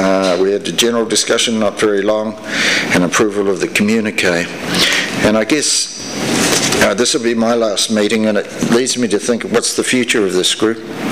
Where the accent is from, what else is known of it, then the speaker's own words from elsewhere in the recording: Australia; I'm biased from Australia.